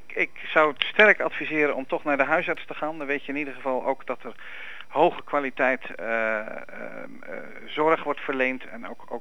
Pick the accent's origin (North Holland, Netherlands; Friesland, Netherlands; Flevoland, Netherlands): North Holland, Netherlands; Amsterdam; als Amsterdammer word ik altijd arrogant gevonden.